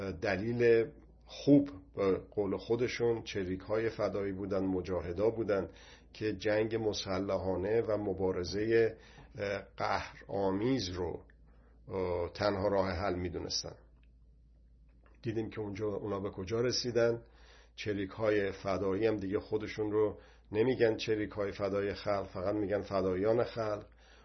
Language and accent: Persian; Iran; ما ایرانی هستیم